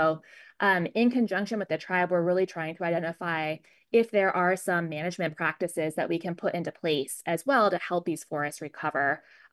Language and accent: English; Alaska, United States; I grew up in Alaska. We don't have a very high, you know, population base.